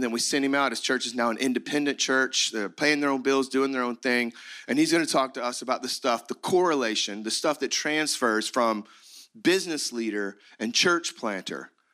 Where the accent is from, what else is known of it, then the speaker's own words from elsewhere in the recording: Oklahoma, United States; I'm a redneck from Oklahoma, and this is my project.